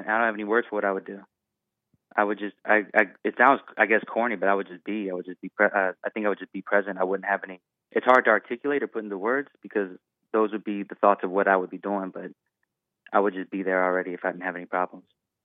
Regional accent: Prince George's County, Maryland, United States; now in Los Angeles, United States; I'm not even from California originally. I'm in Los Angeles right now. I actually grew up in Prince George's County over in Maryland, where that Maryland man's from.

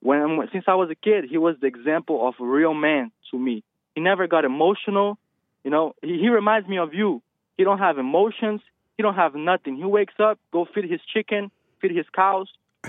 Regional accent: Brazil; I'm not even from America. I'm from Brazil. It's a different culture, a different world.

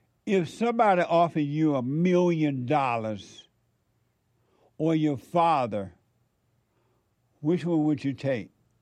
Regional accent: Alabama, United States; I was raised and born in Barber County, Alabama, folks.

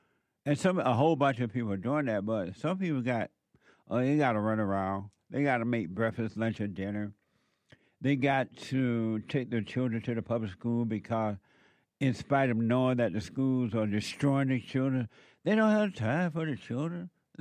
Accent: Alabama, United States; it reminds me of growing up in Alabama on that plantation when we could really enjoy country and Western music.

